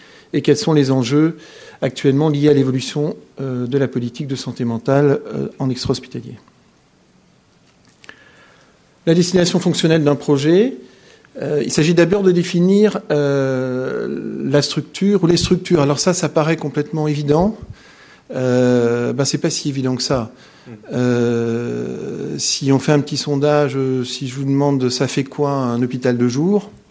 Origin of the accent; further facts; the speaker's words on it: Grand Est, France; en tant qu'Alsacien, on est amené beaucoup à travailler ensemble sur le territoire barinois